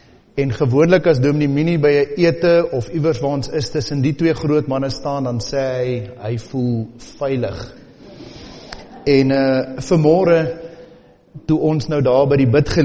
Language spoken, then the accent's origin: Afrikaans; Springs, Gauteng, South Africa; ja, ek is in Springs gebore, ek is daar getoe, ek het daar groot geword, ek het daar my vrou ontmoet.